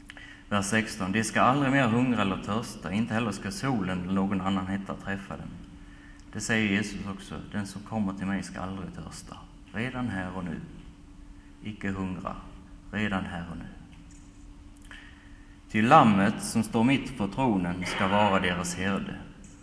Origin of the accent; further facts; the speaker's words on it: Västerbotten County, Sweden; hemma i Västerbotten